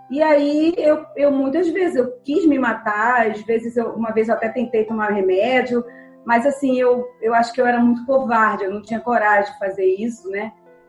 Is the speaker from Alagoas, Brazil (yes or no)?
yes; Alagoas, Brazil; also born or lived in Quipapá, Pernambuco; Então, eu nasci em Pernambuco, né, numa cidade bem pequena chamada Quipapá, mas eu me criei em Alagoas.